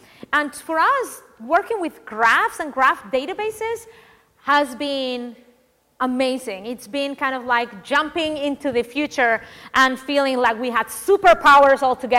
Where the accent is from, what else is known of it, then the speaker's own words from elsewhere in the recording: Finland; English is a second language; I'm from Finland. This is a real case. I'm from Finland.